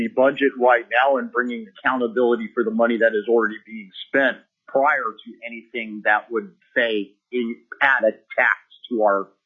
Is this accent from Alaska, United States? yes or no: yes; Big Lake, Alaska, United States; I'm from Big Lake, Alaska.